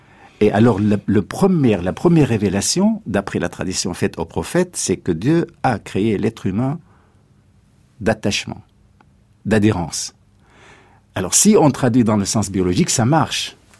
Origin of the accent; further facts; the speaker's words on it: Syria; J'étais éduqué en Syrie, mon pays d'origine.